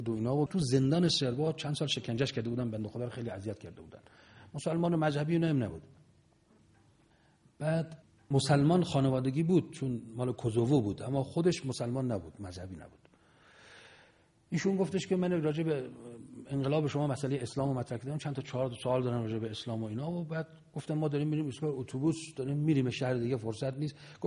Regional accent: Iran; بعد گفتش که اهل کجایید؟ گفتم ایرانی. گفت شیعی؟ گفتم بله شیعه هم.

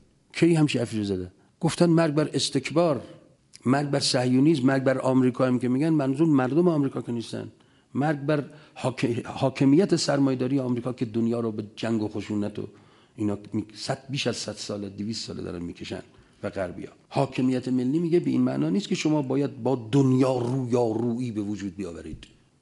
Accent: Iran; به من به عنوان یک ایرانی گفتن شما قدر ایرانتون رو بدونید

